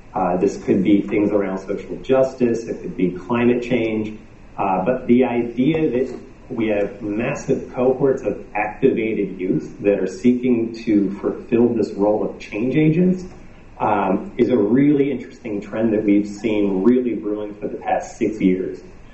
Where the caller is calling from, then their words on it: Pittsburgh, Pennsylvania, United States; I'm joining you from Pittsburgh, Pennsylvania